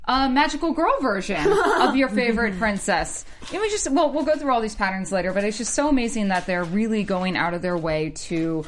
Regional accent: the South, United States; I guess being raised where I was just, you know, I'm from the South

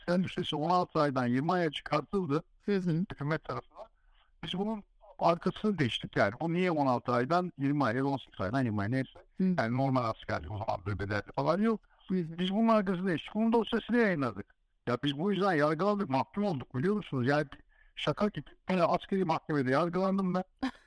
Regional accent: Ankara, Turkey; Yani ben bütün küçüklüğüm Ankara'da ya yani ben doğma büyüme Ankaralıyım ama gazeteci babamın oğlu olarak da doğma büyüme Ankaralıyım.

